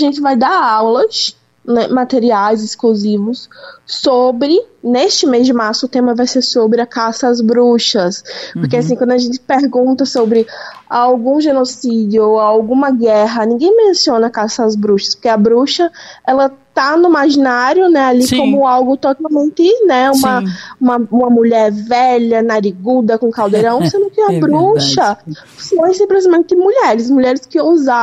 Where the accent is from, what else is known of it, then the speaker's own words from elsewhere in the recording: Pernambuco, Brazil; now in São Paulo, Brazil; Eu sou pernambucana, nascida e criada em Pernambuco, mas moro há 5 anos em São Paulo.